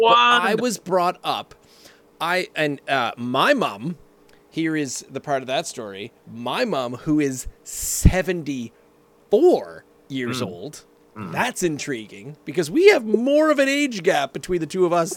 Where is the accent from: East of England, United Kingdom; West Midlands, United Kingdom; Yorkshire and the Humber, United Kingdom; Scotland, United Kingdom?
Scotland, United Kingdom; It's because I'm Scottish.